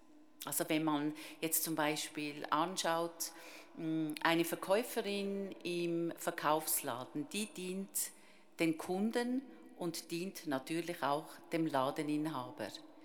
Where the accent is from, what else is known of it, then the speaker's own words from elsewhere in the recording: Ennetmoos, Nidwalden, Switzerland; Ich bin im Kanton Nidwalden in Ennetsmoos geboren und aufgewachsen. 4 Brüder und eine Schwester.